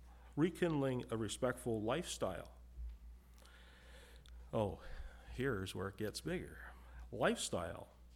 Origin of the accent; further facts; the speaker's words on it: Pennsylvania, United States; and I'm from Pennsylvania, and I like to shake hands, meet people, that's respectful.